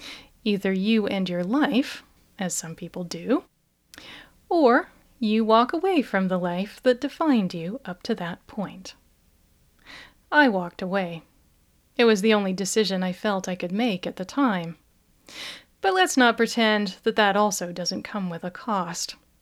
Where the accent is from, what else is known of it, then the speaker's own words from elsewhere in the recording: Canada; I am Canadian, after all.